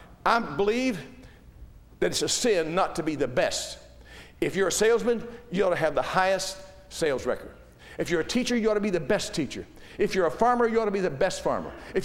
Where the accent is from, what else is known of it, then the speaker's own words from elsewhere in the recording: West Virginia, United States; We used to say it when I was growing up in West Virginia, stepping out on his wife.